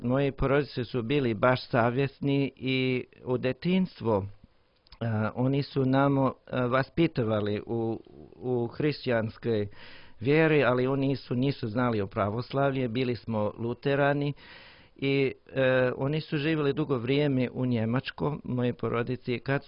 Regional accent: New Mexico, United States; Serbian is a second language; also born or lived in Alaska / Russia; now in Montenegro; Moj srpski na podgorički način pričam. Ali baš sam iz SAD, iz države New Mexico. Rođen sam na Aljasi, ali zbog posla mog oca mi smo putovali dosta. Obišao ja sam 35 države.

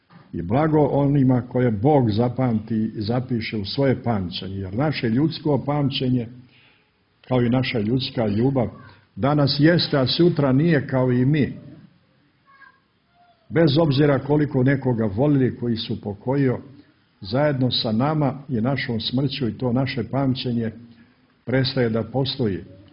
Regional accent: Montenegro; Ja vidim u starim kućama ovdje kod nas u Crnoj Gori i u mome selu i ovdje u Katunskoj Nahiji

